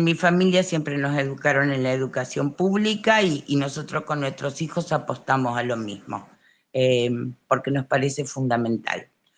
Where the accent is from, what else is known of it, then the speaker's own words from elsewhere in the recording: Santa Fe, Argentina; ahora es prácticamente un barrio de Rafaela ya, un barrio de casas quintas, ha crecido mucho, no es más mi pueblo de la infancia